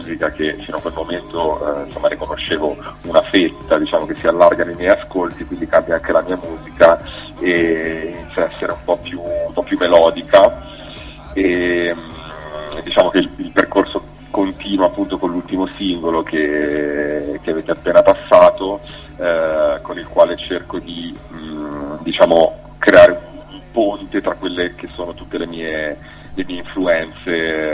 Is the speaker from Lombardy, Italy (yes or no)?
yes; Milan, Lombardy, Italy; io vengo da Milano